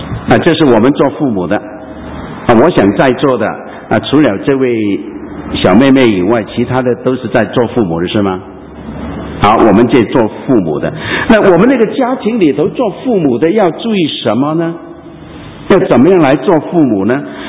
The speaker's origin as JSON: {"language": "Chinese", "region": "Guangdong", "country": "China", "said": "这广东话睡贼我们广东人 很特别的"}